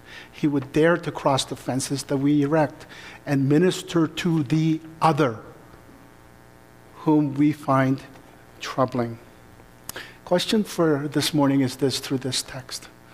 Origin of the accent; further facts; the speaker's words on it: South Korea; now in Canada; For me, growing up in South Korea, and even here in Canada in the Korean communities